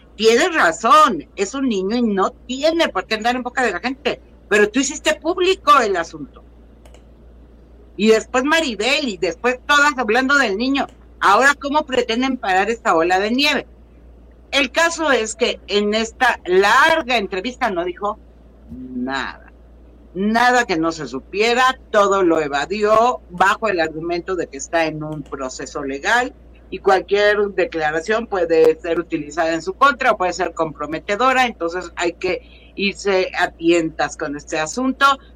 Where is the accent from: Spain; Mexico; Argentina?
Mexico; Mexico City; born there; Pero yo sigo sin saber cómo se le llama a los nacidos, a los que nacimos en la CDMX.